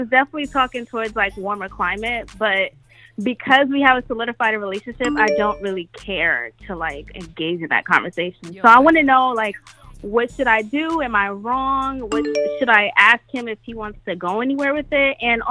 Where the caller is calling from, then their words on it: Brooklyn, New York, United States; I'm from Brooklyn.